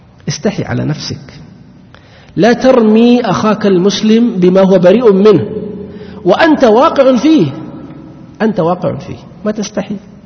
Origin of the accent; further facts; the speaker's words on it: Saudi Arabia; نحن الآن عندنا ما فيه يتنقص الصالحين، لأن عندنا في السعودية هنا